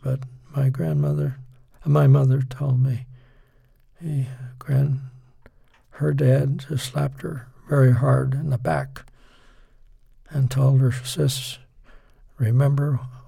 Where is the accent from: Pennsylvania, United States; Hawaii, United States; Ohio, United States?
Ohio, United States; Youngstown; I remember growing up in Laclede Avenue in Youngstown